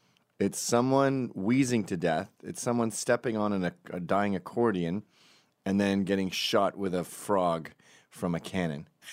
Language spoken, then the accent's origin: English; Scotland, United Kingdom; I'm Scottish, dude.